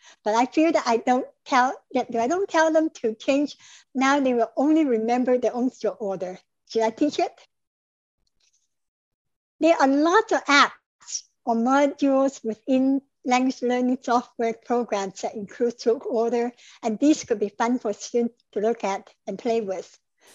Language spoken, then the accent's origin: English; Canada; English is a second language; also born or lived in Vancouver; Since I come from Canada, I'm familiar with those for the same farm tool.